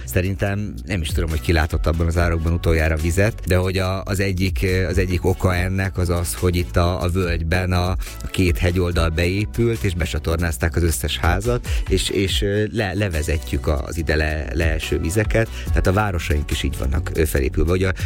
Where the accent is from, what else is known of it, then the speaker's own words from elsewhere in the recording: Szeged, Csongrád-Csanád, Hungary; Szegediként Tisza forrásához eljutni nyilván egy óriási dolog